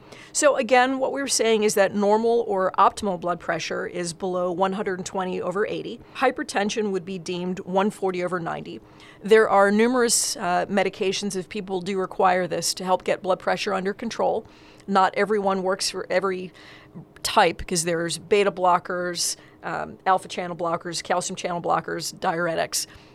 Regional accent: Philadelphia, Pennsylvania, United States; I have to say yo, yo, yo because I'm a Philadelphian. I'm … yo is part of our vocabulary.

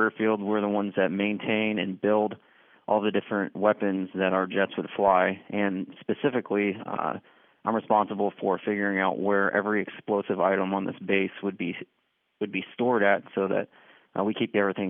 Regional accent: United States; it created a very emotional response in me as a parent and as an American.

